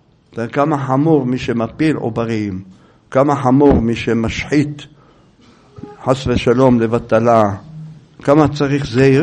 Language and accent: Hebrew; Jerusalem, Jerusalem District, Israel; לכן אני אמרתי לכם, אנחנו ירושלמים.